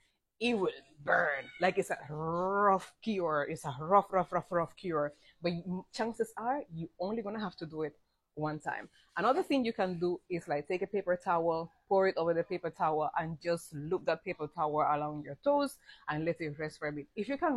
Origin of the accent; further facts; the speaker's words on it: Cuba; growing up in Cuba, we had no medication.